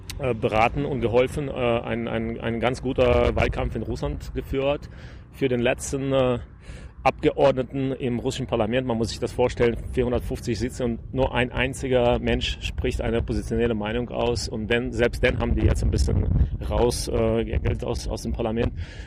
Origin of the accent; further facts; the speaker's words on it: Gomel, Gomel Region, Belarus; now in Germany; Also, ich bin in Weißrussland geboren. Ich bin eigentlich in der Sowjetunion geboren damals. Also, ich bin der ziemlich alt schon. jetzt ist dieser Teil des Landes unabhängig oder seit einigen Jahren ist Weißrussland. Ich bin aus Gomel. Ich bin da ein bisschen aufgewachsen.